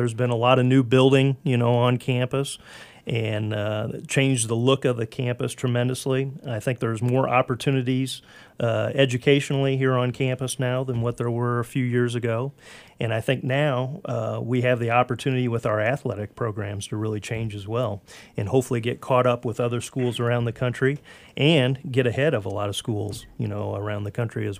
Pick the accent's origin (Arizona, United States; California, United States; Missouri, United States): Missouri, United States; St. Louis; also born or lived in Kirksville; Well, to begin with, I'm from Missouri originally. Grew up in St. Louis and then moved to Kirksville, Missouri, which is in the northeast part of the state.